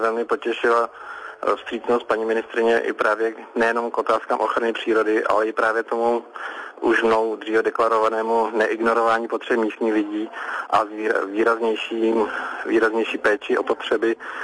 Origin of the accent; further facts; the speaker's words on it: Šumava, Czechia; protože jsem Šumavák